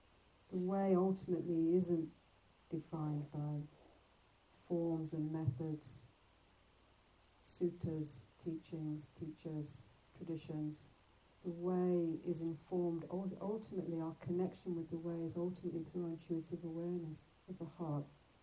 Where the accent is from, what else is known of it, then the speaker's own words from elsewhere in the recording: London, United Kingdom; born there; my background is, I was born in London, and from an Irish Catholic family, and English Protestant mother, lots of complexity.